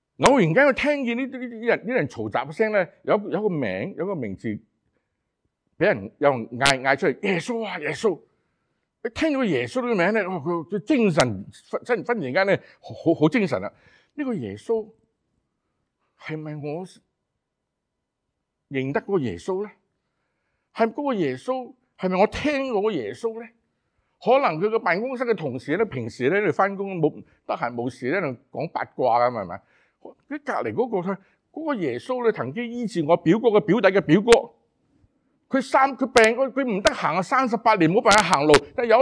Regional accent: China; 即系好似我哋中国人过年咁嘅

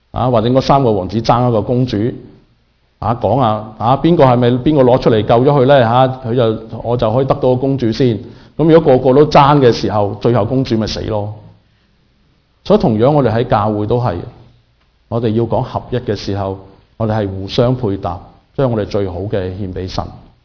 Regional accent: China; 即係好似我中國人所講嘅要問米咧

